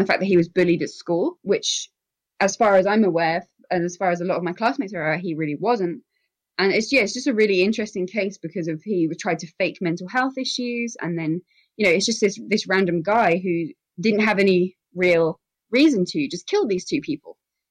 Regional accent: Colchester, East of England, United Kingdom; accent: English; from England, in case you hadn't been able to tell from my accent.

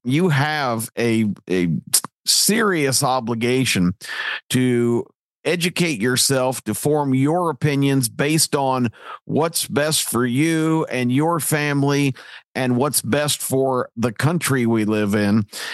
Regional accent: United States; I think as an American, we all have a responsibility to be as informed as we can possibly be

